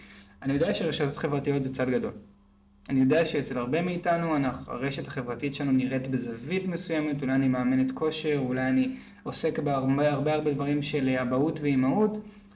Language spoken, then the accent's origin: Hebrew; Tel Aviv, Tel Aviv District, Israel; ואני עוד מרגיש שהיו לי נסיבות מקלות כי גדלתי בתל אביב.